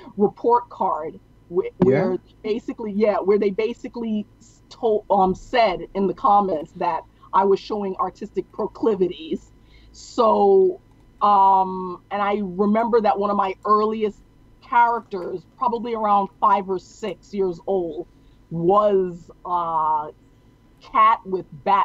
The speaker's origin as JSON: {"language": "English", "town": "New York City", "region": "New York", "country": "United States", "said": "and because I was in, I'm originally a New Yorker, and."}